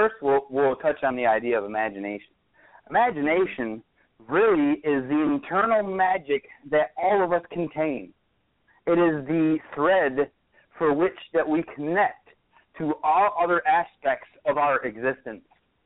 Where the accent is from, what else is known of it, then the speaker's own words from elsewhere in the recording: Detroit, Michigan, United States; now in Texas, United States; You know, I moved to Texas from Detroit, Michigan, and I had an uncle who knew a few people who were inventors